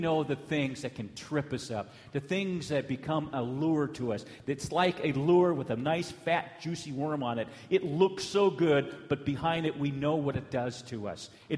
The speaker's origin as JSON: {"language": "English", "town": "Anchorage", "region": "Alaska", "country": "United States", "tie": "born or raised there", "said": "I love Fairbanks. I don't like Anchorage. I grew up in Anchorage, but I tell you, Fairbanks is my heart. I love it here."}